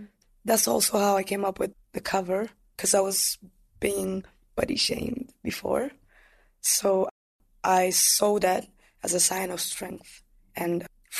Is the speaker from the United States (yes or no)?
no; Western Province, Rwanda; now in Kigali, Rwanda; I was born in the west part of Rwanda, and I studied there for 5 years. That's when I moved to Kigali.